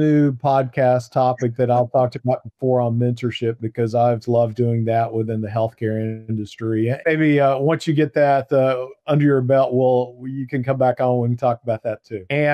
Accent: Dallas, Texas, United States; as a community leader in Dallas, my hometown

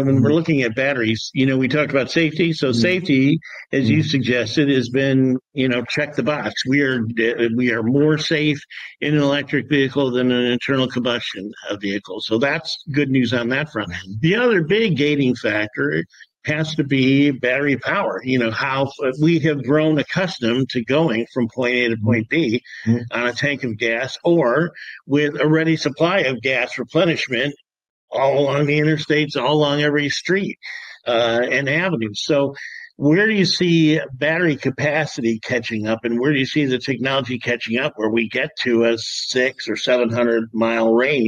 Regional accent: Detroit, Michigan, United States; as you see it differently than you did or we did growing up in Detroit here, where everyone, all of my grandparents and uncles were, you know, tradesmen and worked in the factories

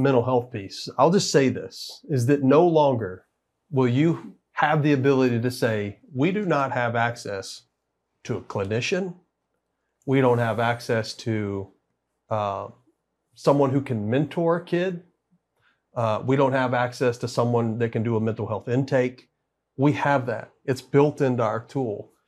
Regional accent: Texas, United States; You know, as a Texan, that's embarrassing.

